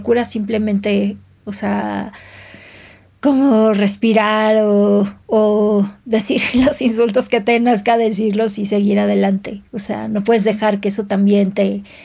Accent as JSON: {"language": "Spanish", "region": "Mexico City", "country": "Mexico", "said": "Me gusta mucho mi ciudad, disfruto mucho, mucho la Ciudad de México. Soy chilanga al 100 y cuando estoy en otras ciudades también digo, guay, extraño mi ciudad."}